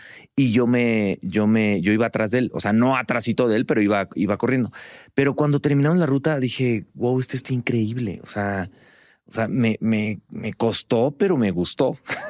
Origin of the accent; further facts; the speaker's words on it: Morelia, Michoacán, Mexico; Yo soy de Morelia, Michoacán.